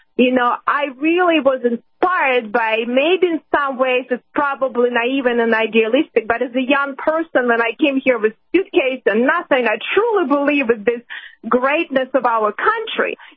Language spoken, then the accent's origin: English; United States; And I, as an American, I cannot accept that. And I don't think we as Americans should give up on our ability to influence our government.